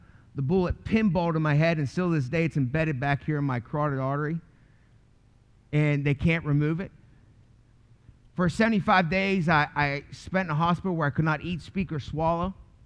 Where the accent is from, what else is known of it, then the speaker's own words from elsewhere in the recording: Baltimore, Maryland, United States; born there; But I want to tell you, I was born in Baltimore, Maryland, and all my family was wrapped up into a lifestyle of drugs and alcohol.